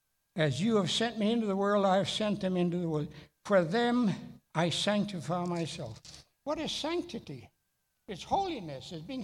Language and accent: English; Manitoba, Canada; I grew up in Manitoba, went to university in Winnipeg.